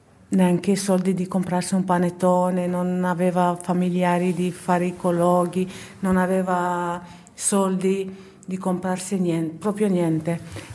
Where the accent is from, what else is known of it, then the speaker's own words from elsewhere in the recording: Romania; Italian is a second language; now in Italy; sono rumena e faccio un po' fatica a parlare italiano corretto.